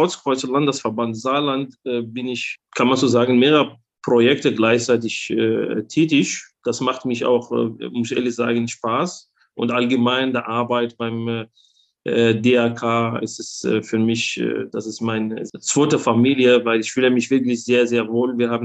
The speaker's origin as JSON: {"language": "German", "country": "Algeria", "tie": "born or raised there", "second_language": "German", "moved": "yes", "lives_now": "Germany", "said": "Also als Kind in Algerien, ich bin Abstammung aus Algerien"}